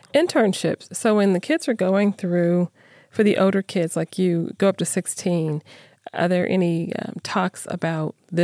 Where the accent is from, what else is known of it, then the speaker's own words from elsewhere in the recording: Arizona, United States; I grew up in Arizona